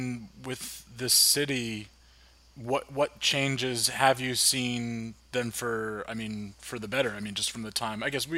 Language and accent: English; New Jersey, United States; I mean, I grew up in New Jersey. New York, to me, it's weird.